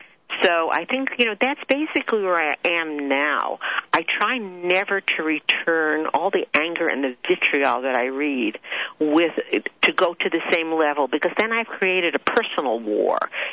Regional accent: New York, United States; accent: New York; You need to listen to my New York accent, eh?

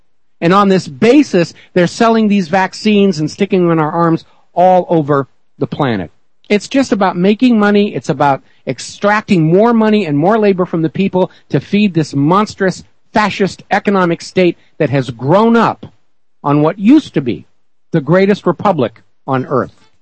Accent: New Hampshire, United States; And I'm from New Hampshire, so, of course, I favor the old Farmer's Almanac.

